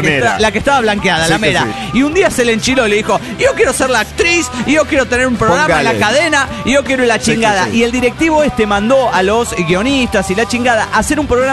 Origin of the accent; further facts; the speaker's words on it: Lima, Peru; Porque de donde soy, de Lima, Perú